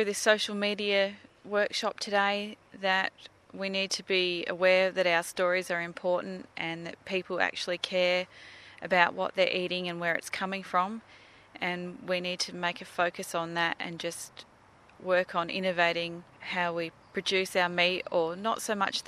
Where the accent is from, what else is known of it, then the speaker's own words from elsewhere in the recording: Australia; husband and I manage Lilla Creek, but I grew up on Lilla Creek and my parents owned it before us, or managed it before us.